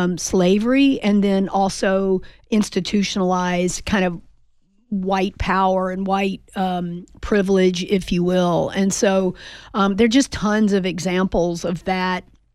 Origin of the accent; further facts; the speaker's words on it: the South, United States; Like a lot of people growing up in the South, I mean, a lot of folks owned maybe one, two, three, four slaves.